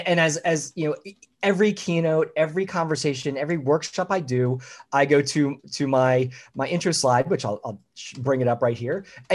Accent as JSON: {"language": "English", "town": "Philadelphia", "region": "Pennsylvania", "country": "United States", "also_born_or_lived": "Central Florida", "said": "I'm from the Philadelphia area. Of course, my family grew up with used guys and all that good stuff. I lived in Central Florida for just about 25 years."}